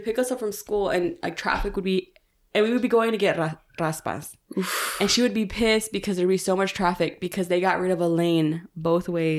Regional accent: Austin, Texas, United States; when I was growing up in Austin

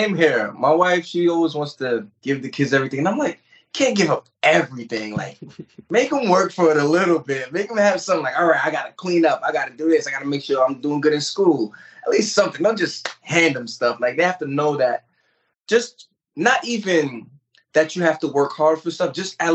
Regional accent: Brooklyn, New York, United States; also born or lived in Long Island; So growing up in Brooklyn, we lived in an apartment, and I knew what it's like going from apartment to moving into a better home, then to moving to Long Island, to actually moving in Long Island, New York, Nassau County, to an actual home.

